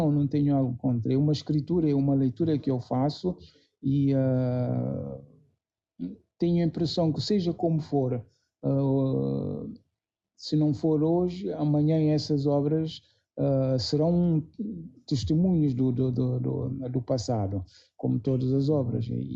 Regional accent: Guinea-Bissau; Quando digo com a África, quem não sabe pode pensar que não sou africano. Sou africano da Guiné e pronto.

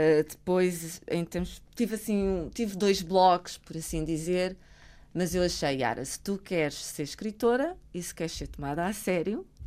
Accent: Portugal; also born or lived in Brazil / Greece / Denmark / England; Eu tenho as minhas raízes em Angola, mas sou apenas angolana? Não. Cresci em Portugal? Sou portuguesa? Também não. Vivi no Brasil, vivi na Grécia, vivi na Dinamarca, vivi em Inglaterra.

